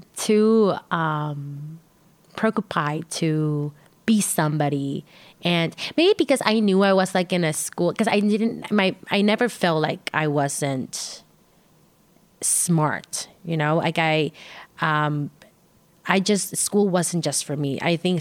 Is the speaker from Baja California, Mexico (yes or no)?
yes; Tijuana, Baja California, Mexico; I grew up in Tijuana. But in Tijuana is like a big town, but becomes a small town